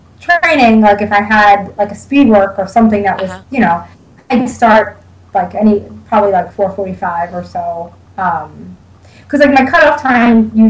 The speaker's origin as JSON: {"language": "English", "town": "Staten Island", "region": "New York", "country": "United States", "tie": "born or raised there", "said": "I am from Staten Island, New York, which is where I was born and raised and spent all of my childhood here."}